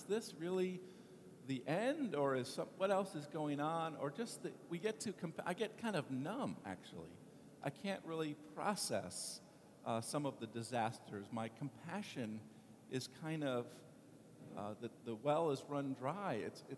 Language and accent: English; California, United States; I was particularly moved, being a Californian, at the images of the horrific, destructive wildfires